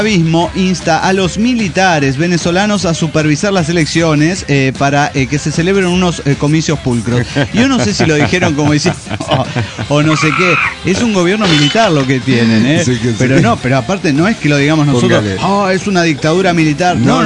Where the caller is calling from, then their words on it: Guadalajara, Jalisco, Mexico; de Guadalajara.